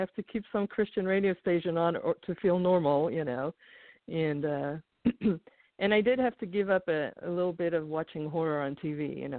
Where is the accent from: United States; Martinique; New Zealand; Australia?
Australia; Honestly, I grew up in Australia, so, you know, horror back then.